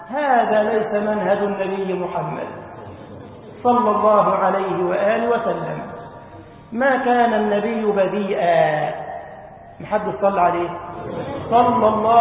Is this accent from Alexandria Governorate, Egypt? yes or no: no; Giza Governorate, Egypt; مسجد عمرو بن العاص عندنا في الجيزه